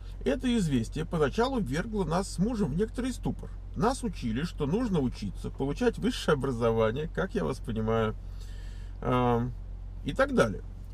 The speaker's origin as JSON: {"language": "Russian", "town": "Kemerovo", "region": "Kemerovo Oblast", "country": "Russia", "said": "Я из Сибири, город Кемерово."}